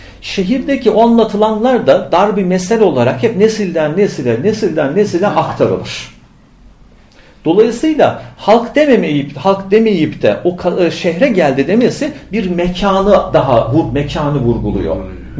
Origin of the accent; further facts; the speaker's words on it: Ankara, Turkey; ben Ankara'da doğup büyüdüm, büyük şehirde. Daha sonra birkaç yıllık bir ilçede görev yaptım. 7-8 yıl. Ondan sonra tekrar İstanbul'a geldim.